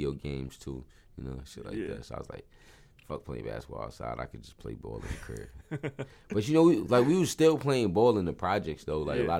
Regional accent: New York, United States; You know, I love the Knicks, you know what I'm saying? Yeah. Just because I'm from New York.

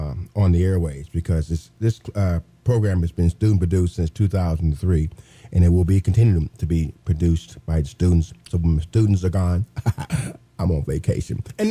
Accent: Terre Haute, Indiana, United States; I'm from my hometown, Terre Haute, you know.

